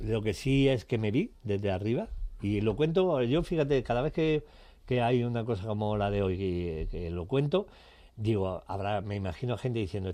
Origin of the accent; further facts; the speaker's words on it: Andalusia, Spain; vienen las elecciones en mi tierra, en Andalucía.